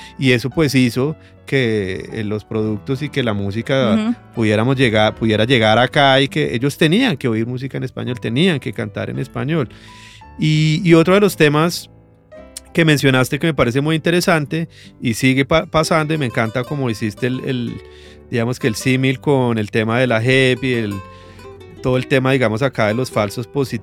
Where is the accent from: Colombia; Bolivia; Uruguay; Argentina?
Colombia; nosotros, además como colombianos